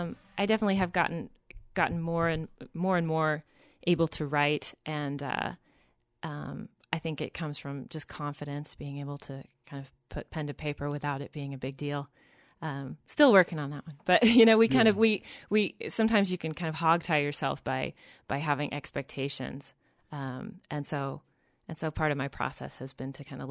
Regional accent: Oklahoma, United States; now in Portland, United States; Well, I grew up in Oklahoma

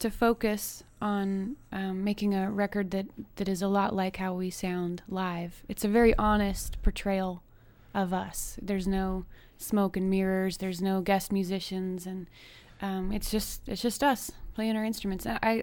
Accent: Idaho, United States; but I'm from Idaho originally, in southern Idaho. Doesn't get a whole lot of rain, at least it didn't when I was growing up.

